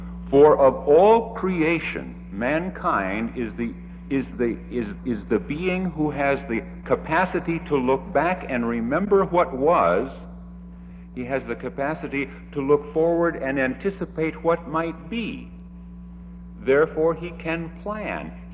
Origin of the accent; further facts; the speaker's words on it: Seattle, Washington, United States; Geographically, I come from Seattle.